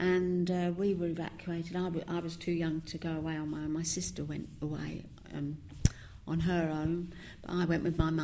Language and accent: English; London, United Kingdom; born there; I was born in South London